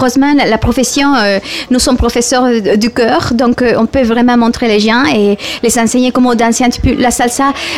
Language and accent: French; Mexico; now in Halifax, Canada; je viens du Mexique depuis 12 ans.